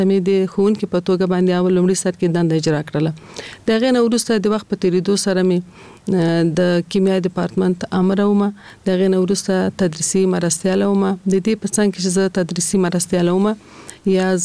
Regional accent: Kabul, Afghanistan; په کال 1940 کال کې زه په کابل ښار کې زیږیدلی یم. زیږون مې په کابل کې شوی دی او ژوند مې هم د کابل ښار په 15 مناحیه کې یعنی د خوشحال مینې منطقه کې ما ژوند کړی دی.

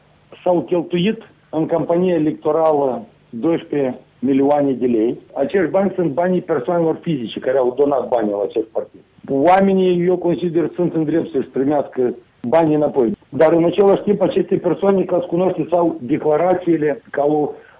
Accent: Moldova; first language Moldovan; eu sunt moldovean și de la mama ștată eu am aflat în copilărie că vorbesc limba moldovenească.

